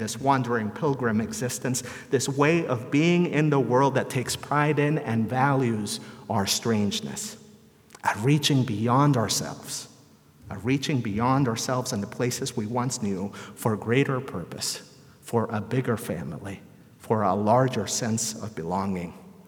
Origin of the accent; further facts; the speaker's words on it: El Salvador; moved away; I recently got to visit the country of my birth. I got to wander around the neighborhood in which I grew up in El Salvador.